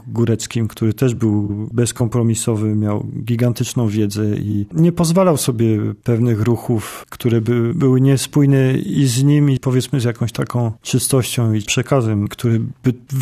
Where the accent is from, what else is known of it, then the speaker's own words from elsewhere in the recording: Zakopane, Lesser Poland, Poland; moved away; Kiedyś niedaleko domu u mnie w Zakopanem była szkoła muzyczna. No i ja wszedłem przez okno, bo nie wiedziałem, jak to się robi.